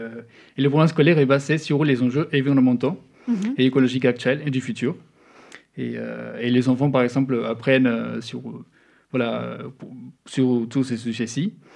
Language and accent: French; Uruguay; moi, j'ai grandi en Uruguay, ça m'a fait penser à quelque chose qui était fait dans mon pays